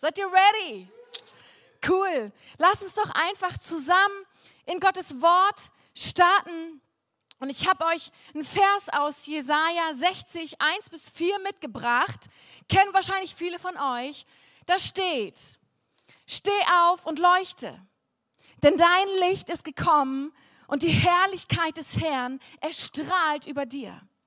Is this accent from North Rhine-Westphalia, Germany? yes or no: no; Flensburg, Schleswig-Holstein, Germany; moved away as an adult; Ich komme ursprünglich aus Flensburg und das werde ich nachher kurz erzählen. Ich wollte nie wieder nach Flensburg, nachdem ich Abi gemacht habe und ein paar Jahre im Ausland war.